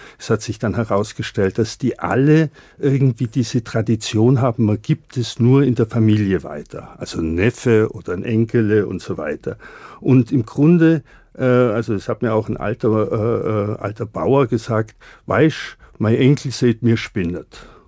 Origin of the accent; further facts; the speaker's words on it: Bavaria, Germany; Ich bin im Allgäu aufgewachsen